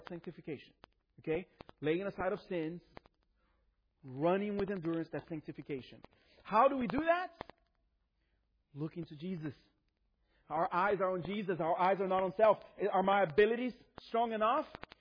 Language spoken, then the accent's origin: English; Brazil; I grew up in Brazil.